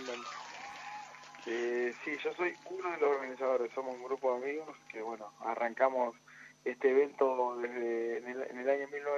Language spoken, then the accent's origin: Spanish; Paraná, Entre Ríos, Argentina; nosotros somos de Paraná